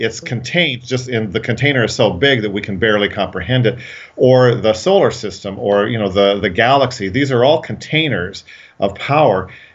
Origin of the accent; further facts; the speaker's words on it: Colorado, United States; I grew up in Colorado, so the mountains were outside my window all the time